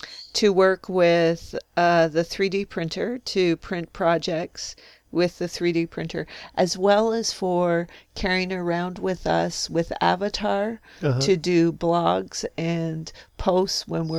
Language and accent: English; North Carolina, United States; So we get on there, and so you say, hello, and … I'm from North Carolina.